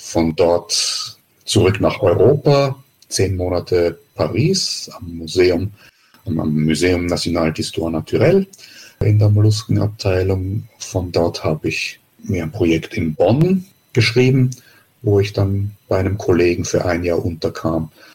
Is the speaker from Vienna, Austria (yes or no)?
yes; Vienna, Austria; moved away as an adult; also born or lived in Basel, Switzerland / New Zealand; now in Greifswald, Germany; Begonnen hat das Ganze in Wien. Ich bin also gebürtiger Wiener, habe dort auch studiert, meine Doktorarbeit gemacht und dann auch noch einen kurzen Postdoc.